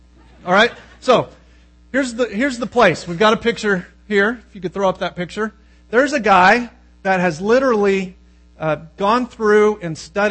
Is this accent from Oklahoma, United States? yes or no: yes; Oklahoma, United States; Now, I moved here from Oklahoma, and there's this really odd thing that people do in Oklahoma.